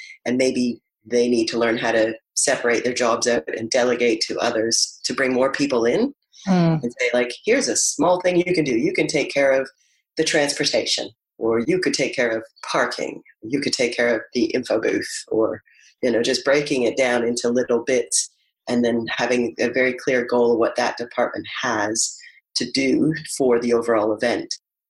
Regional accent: Canada; moved away; You may have picked up I have an accent. I came from Canada and back in 2003. So I have been here for some years now, 15, I guess.

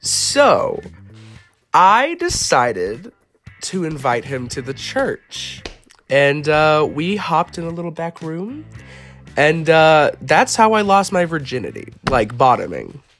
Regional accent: the South, United States; I live in a small town. I am from the South.

